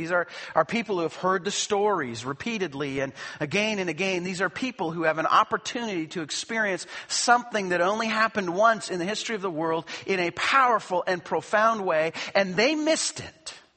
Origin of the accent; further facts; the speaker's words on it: Calgary, Alberta, Canada; because he was from Calgary. I was amazed. My hometown, a hero from my hometown.